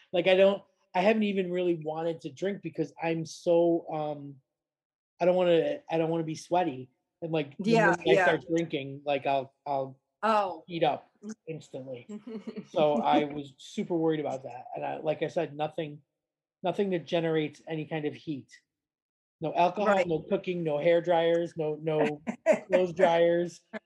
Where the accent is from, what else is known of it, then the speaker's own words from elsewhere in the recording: Florida, United States; now in United Kingdom; And then they have the audacity to challenge me because I'm from Florida.